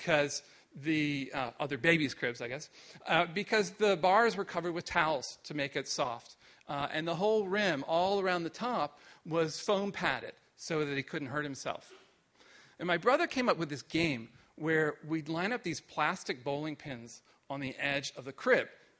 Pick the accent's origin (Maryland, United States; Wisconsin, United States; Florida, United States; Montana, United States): Maryland, United States; Wheaton; of my time when I was growing up in Wheaton, Maryland, my mother was an agoraphobic, which meant basically that she never left the house.